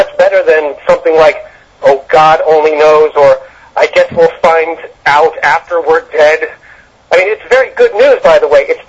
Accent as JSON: {"language": "English", "country": "United States", "said": "I'm an American, I'm a Christian"}